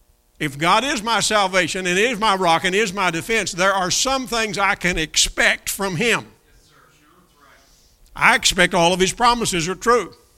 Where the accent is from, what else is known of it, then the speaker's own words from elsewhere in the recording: Kentucky, United States; Growing up down here in Kentucky, and obviously many of you grew up here in Indiana.